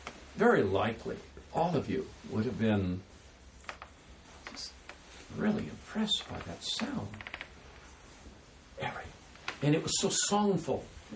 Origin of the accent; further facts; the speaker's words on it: Compton, California, United States; born or raised there